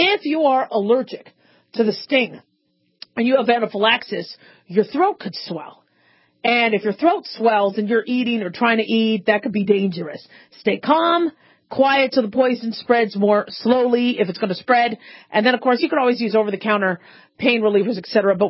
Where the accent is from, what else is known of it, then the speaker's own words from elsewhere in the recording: Southwest, United States; And I grew up in the Southwest, so we always had scorpions running around the house.